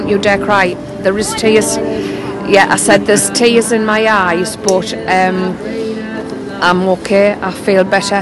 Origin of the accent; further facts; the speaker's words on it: Durham, North East England, United Kingdom; I'm from Durham.